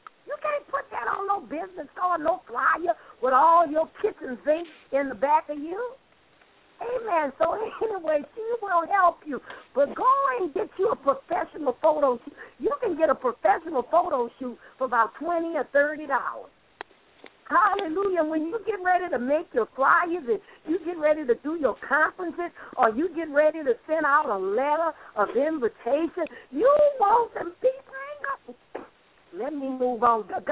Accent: New Orleans, Louisiana, United States; you know, like they say, you know, I'm from New Orleans, don't be half-stepping.

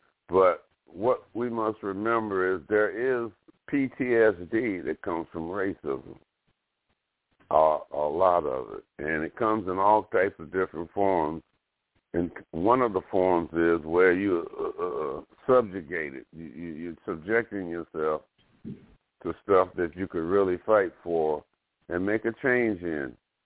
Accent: Alabama, United States; I'm personally from Alabama, and among a lot of the children, Caucasian and African American, there's a lot of friendship

